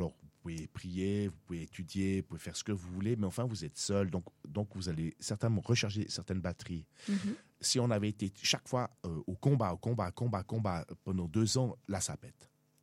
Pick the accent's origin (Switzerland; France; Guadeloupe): Switzerland; En tant que Suisse, je veux dire, c'est seulement à ce poste-là que vous pouvez vivre ça.